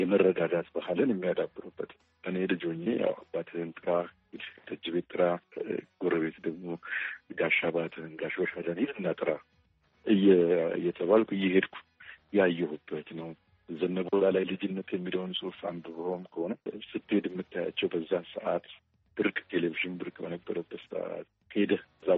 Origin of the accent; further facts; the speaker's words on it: Addis Ababa, Ethiopia; ከልጅነቴ የነበረውን የማውቀውን እኔ ሰፈሬ ደቡብ ቅራ የሚባለው ፊትበር አካባቢ የተወለድኩት ቤተመንግስት ስር